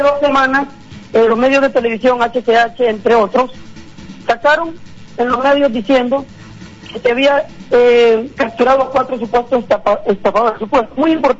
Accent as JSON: {"language": "Spanish", "country": "Honduras", "said": "yo aprendí en Guatemala siendo hondureño"}